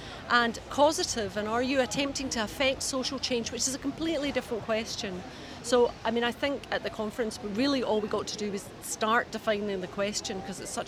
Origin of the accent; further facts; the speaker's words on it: Scotland, United Kingdom; from Scotland